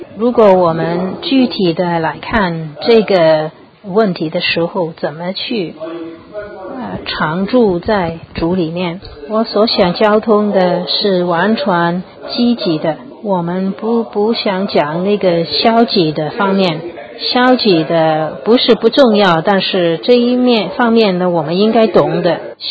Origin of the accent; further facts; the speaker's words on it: Guangdong, China; 按照我们广东人说，是说的不那么斯文是小孩。